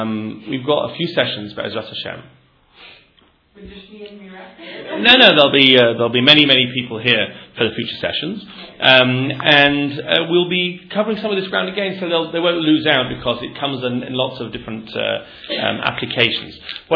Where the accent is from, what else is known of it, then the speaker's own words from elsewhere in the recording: England, United Kingdom; Maybe just because I'm English, but you should understand English anyway.